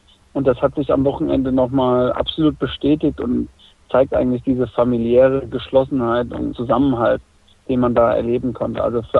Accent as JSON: {"language": "German", "town": "Obernburg", "region": "Bavaria", "country": "Germany", "said": "komme ja vom Untermain. Traditionsverein TV Großwallstadt ist für alle ein Begriff. TuS Obernburg ist der Nachbarverein, da wo ich herkomme."}